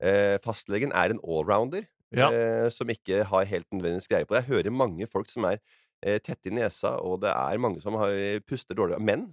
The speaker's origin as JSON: {"language": "Norwegian", "region": "Eastern Norway", "country": "Norway", "accent": "East Norwegian", "said": "jeg har i stedet sagt det på mitt dialekt, da, bokmål, østlands dialekt"}